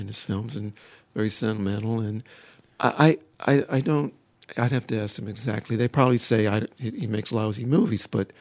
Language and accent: English; Richmond, Virginia, United States; In my hometown of Richmond, we had the Biograph Theater, which showed foreign films and film retrospectives and classics